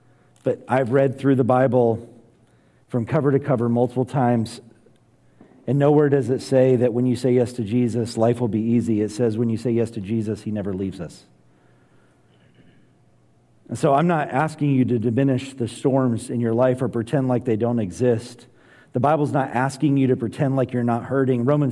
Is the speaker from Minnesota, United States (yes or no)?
no; North Carolina, United States; But growing up in North Carolina, you had two options: Duke Blue Devils or the Carolina Tar Heels.